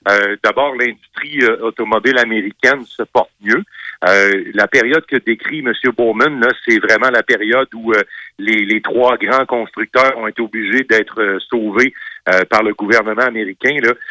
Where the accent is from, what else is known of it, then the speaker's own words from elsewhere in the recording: Montreal, Quebec, Canada; Alors, nous autres, on explique qu'on vient de Montréal et qu'on est là pour le match de hockey.